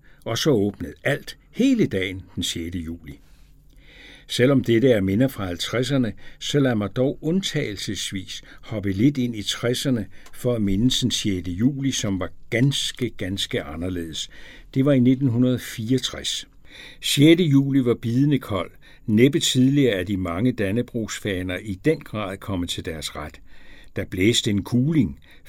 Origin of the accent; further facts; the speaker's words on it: Fredericia, Region of Southern Denmark, Denmark; lige så glade er vi som fredericianere for 6. juli.